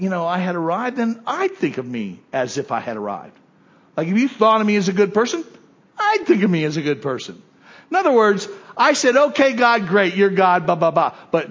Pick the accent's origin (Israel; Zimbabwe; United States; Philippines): United States; West Palm Beach, Florida; born there; I was born in West Palm Beach.